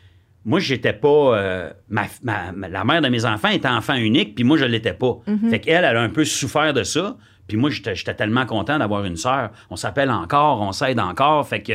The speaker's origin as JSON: {"language": "French", "region": "Quebec", "country": "Canada", "said": "Et moi, je viens de l'Outaouais."}